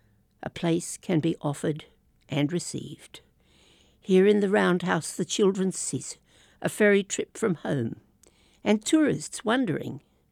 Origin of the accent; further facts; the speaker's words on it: Brisbane, Queensland, Australia; I was brought up in Brisbane on the north side of the river, so Stradbroke was way across Moreton Bay.